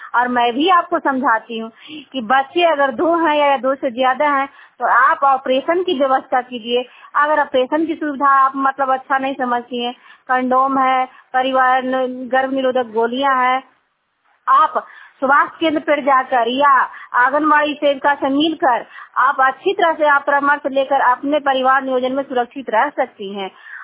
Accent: Gangta, Bihar, India; मैं गंगटा गांव से हूँ, बसनियामा पंचायत, हरनौर प्रखंड और जिला नालंदा का निवासी हूँ।

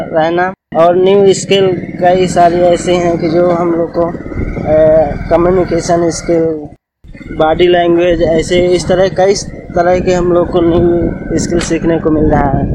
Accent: Uttar Pradesh, India; मैं चित्रकूट डिस्ट्रिक्ट से हूँ।

